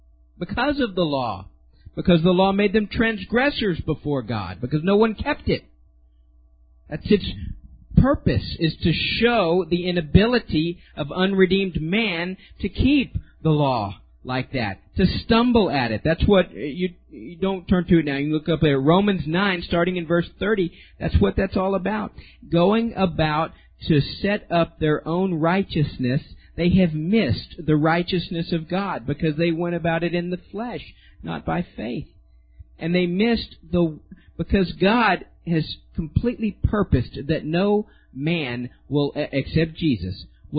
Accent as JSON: {"language": "English", "town": "Pasadena", "region": "Texas", "country": "United States", "said": "Now, I come from Pasadena, Texas. They're in the southeast Texas, which we have a very heavy immigrant population in our region."}